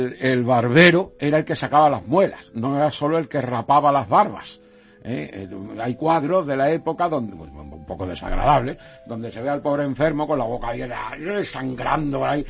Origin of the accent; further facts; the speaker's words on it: Madrid, Community of Madrid, Spain; yo soy muy madrileño. Ayer estuve en Madrid, en la Biblioteca Nacional, presentando un libro, o sea que yo soy muy madrileño, me encanta la ciudad